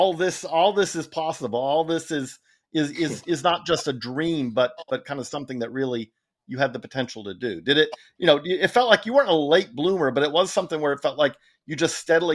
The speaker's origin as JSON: {"language": "English", "region": "Georgia", "country": "United States", "said": "I'm from Georgia originally."}